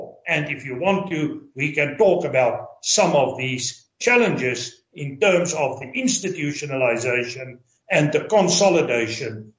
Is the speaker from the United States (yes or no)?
no; South Africa; In South Africa, we are playing the blame game. We are blaming apartheid. We are blaming colonialism.